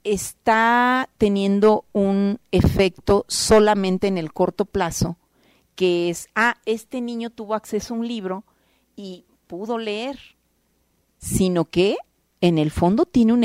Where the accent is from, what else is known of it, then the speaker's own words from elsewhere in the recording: Jalisco, Mexico; de quienes somos los jaliscienses. Somos la cuarta economía del país.